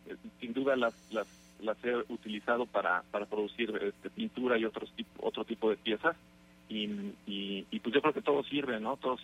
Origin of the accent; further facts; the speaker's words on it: Mexico City, Mexico; also born or lived in Querétaro; Nací en Querétaro, pero prácticamente viví todos estos años estuve viviendo en la Ciudad de México. Allá estudié, trabajé y hasta hace 5 años nos venimos a vivir aquí a la ciudad, donde vivimos con más tranquilidad